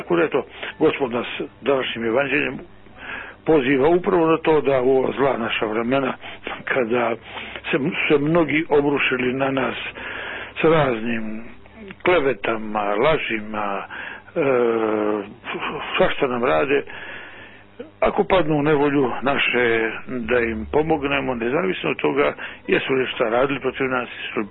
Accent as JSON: {"language": "Serbian", "country": "Montenegro", "said": "pogotovo to se zna za vrijeme ratova kod nas u Crnoj Gori, da su žene koje su išle za vojskom, nosile hranu, prebijele ranjenike"}